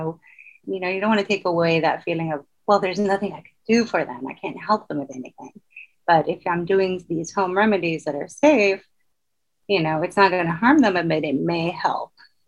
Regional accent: Sudan; I must admit that growing up in Sudan, that was something I was told to do and I did do.

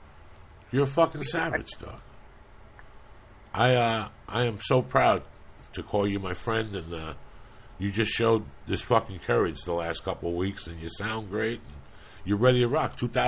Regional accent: New Jersey, United States; I'm from Jersey or whatever the fuck I'm from. That shouldn't matter. But it's cold for me this time of the year.

